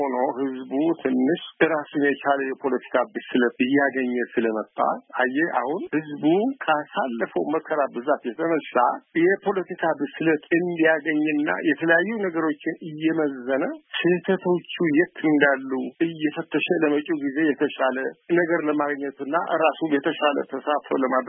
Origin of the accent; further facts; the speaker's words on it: Tigray, Ethiopia; እኔ እዚሁ ከተማ ውስጥ ነው ያለው። እዚህ ተወለድኩ፣ እዚህ ያደኩ፣ እዚህ ያረጀው፣ አሁን እዚህ ነው ያለው።